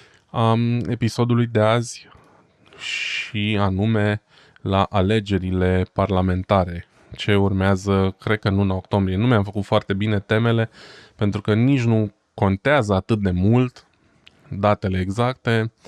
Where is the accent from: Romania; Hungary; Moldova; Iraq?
Romania; now in Germany; ce văd eu ca om, ca român în diaspora